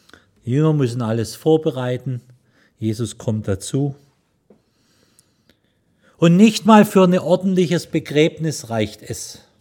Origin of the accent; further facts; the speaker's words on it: Baden-Württemberg, Germany; Wobei ich festgestellt habe, nachdem ich in 5 Bundesländern gewohnt und gelebt habe, sich Häuser bauen tun nicht nur die Schwaben.